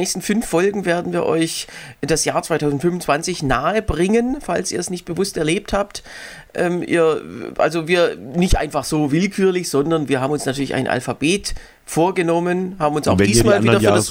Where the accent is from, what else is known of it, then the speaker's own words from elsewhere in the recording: Germany; das macht mich als Deutscher auch richtig stolz, muss ich sagen. Wir Deutsche bauen jetzt das Gesundheitssystem in Syrien auf.